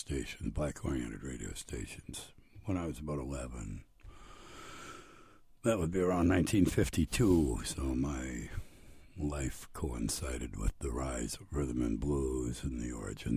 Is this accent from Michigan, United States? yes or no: yes; Flint, Michigan, United States; born there; I was born in Flint